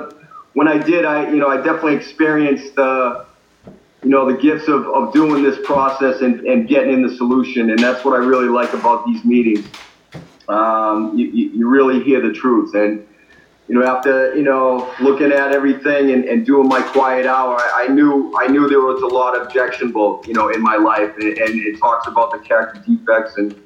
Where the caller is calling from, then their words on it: San Diego, California, United States; I'm coming in from San Diego, California. I've been out here on and off for the past 10 years. And just recently moved back here in January.